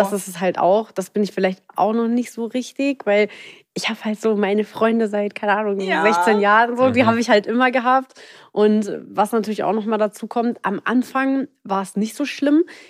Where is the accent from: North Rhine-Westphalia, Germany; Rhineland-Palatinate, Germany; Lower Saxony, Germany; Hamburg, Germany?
North Rhine-Westphalia, Germany; Gelsenkirchen; born there; Nein, in Gelsenkirchen.